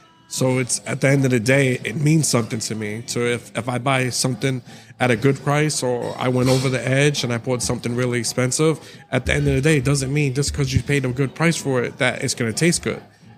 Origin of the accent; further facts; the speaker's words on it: New York City, New York, United States; I grew up in the Bronx in New York.